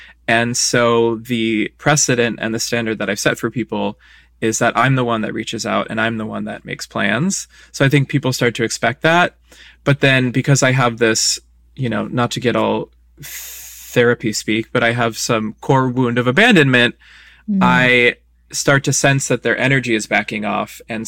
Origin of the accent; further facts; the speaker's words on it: Burbank, California, United States; So I grew up in Burbank here in LA. My mom grew up in Burbank. My grandparents are from Burbank.